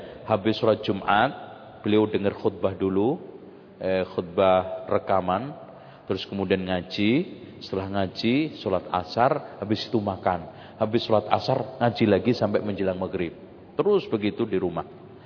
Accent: Indonesia; Saya dari Indonesia Syekh, insyaallah bisa menimba ilmu di sini.

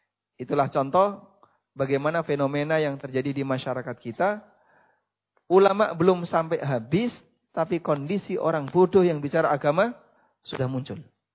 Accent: East Java, Indonesia; Saya menjumpai beberapa tokoh di kampung saya sendiri, di Jawa Timur.

